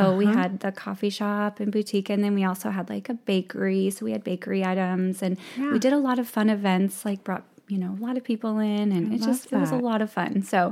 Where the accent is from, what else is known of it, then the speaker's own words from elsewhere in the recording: Fremont, California, United States; we grew up here in Fremont